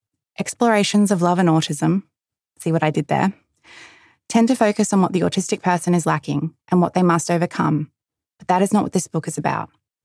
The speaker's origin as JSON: {"language": "English", "country": "Australia", "said": "he thought my strangeness was due to my being Australian"}